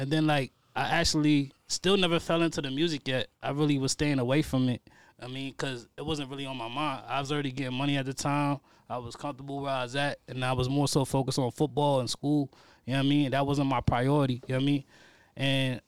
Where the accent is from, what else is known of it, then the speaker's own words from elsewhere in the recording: New York, United States; New York.